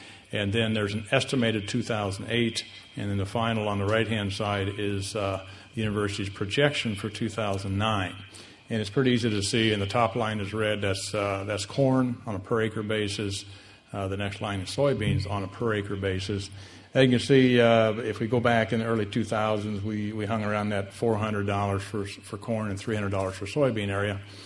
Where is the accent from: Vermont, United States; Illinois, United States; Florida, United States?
Illinois, United States; I am a farm boy. I grew up in Sangamon County.